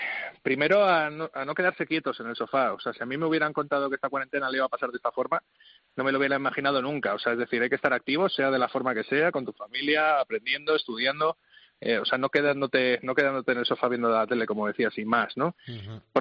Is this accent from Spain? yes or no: yes; Spain; somos españoles